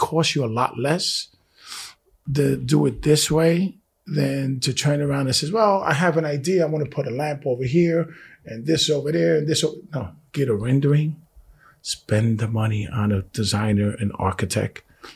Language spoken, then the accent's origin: English; New York City, New York, United States; I'm from the Bronx. I'm Puerto Rican.